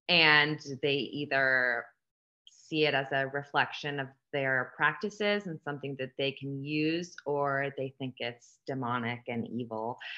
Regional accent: California, United States; now in Texas, United States; I haven't lived in Texas my whole life. So I was raised in a very liberal state. I was raised in California, and San Francisco is kind of a witchy pagan little haven there.

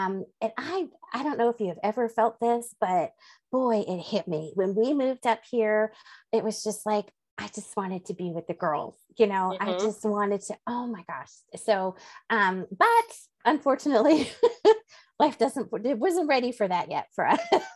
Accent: New Jersey, United States; also born or lived in Georgia / Kentucky; now in Noblesville, United States; So my dad had relocated to a couple different places with his job. And so we're from Jersey. We've lived in Georgia. We've lived in Kentucky. So that's where I met my hubby, had our family. And we moved to Indiana, actually Noblesville, Indiana.

